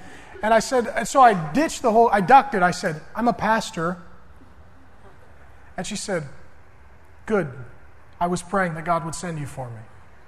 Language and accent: English; North Dakota, United States; You're from Fiji. I'm from North Dakota. We're not the same cultural group.